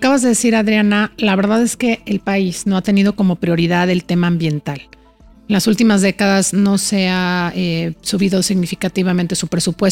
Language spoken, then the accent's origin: Spanish; Mexico; seguimos como población, como mexicanas y mexicanos